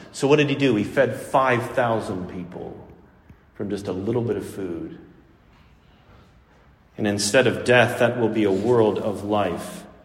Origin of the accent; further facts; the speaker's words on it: Pittsburgh, Pennsylvania, United States; I had a brother quote that line to me not too long ago when he found out I was from Pittsburgh, because he was from Cleveland.